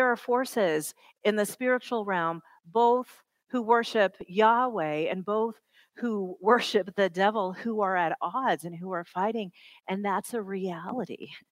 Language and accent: English; the South, United States; I grew up fundamentalist Baptist in the South.